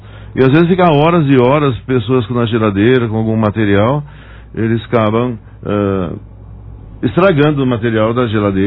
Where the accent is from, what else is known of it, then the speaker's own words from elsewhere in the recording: Fernando Prestes, São Paulo, Brazil; now in Monte Alto, Brazil; Para quem não sabe, eu sou de Fernando Prestes.